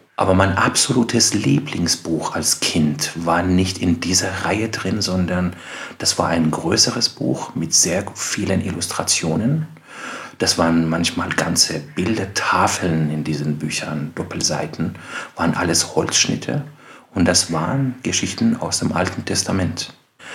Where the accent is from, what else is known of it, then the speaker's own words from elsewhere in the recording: Iran; German is a second language; Ich kann mich auch erinnern, als Jugendlicher im Iran, da war ja Musik zum Beispiel verboten.